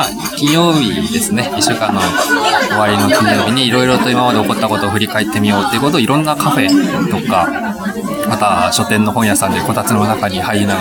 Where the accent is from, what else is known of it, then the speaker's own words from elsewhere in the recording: Kagoshima, Japan; also born or lived in Kumamoto; はい、そうでしたね、はい、熊本生まれの鹿児島、